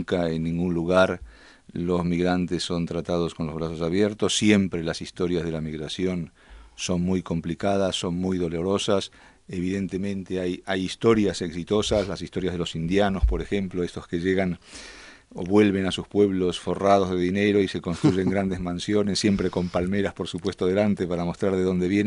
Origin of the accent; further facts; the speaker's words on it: Buenos Aires, Argentina; moved away as an adult; now in Spain; Yo hace 35 años que vivo en España. Nací en Buenos Aires, viví la primera parte de mi vida en Buenos Aires, el resto aquí en España.